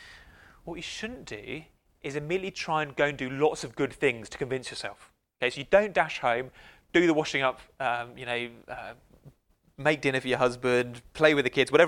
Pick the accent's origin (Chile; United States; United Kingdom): United Kingdom; Wimborne, South West England; Well, I grew up in Dorset. I presume they have these elsewhere, but they seem to be obsessed with them in Dorset. A little town called Wimborne, where I was born.